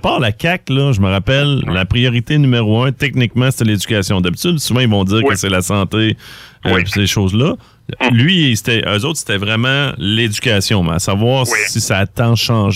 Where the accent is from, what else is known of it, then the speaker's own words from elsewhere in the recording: Quebec, Canada; on est Québécois